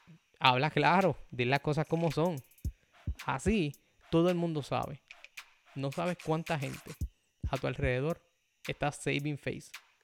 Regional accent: Puerto Rico; Y digo la realidad del país como puertorriqueños, porque vivo en Puerto Rico.

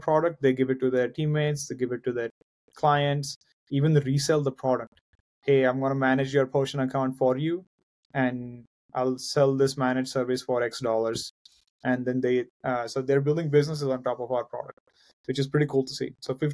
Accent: India; I grew up in India. My father worked for the government.

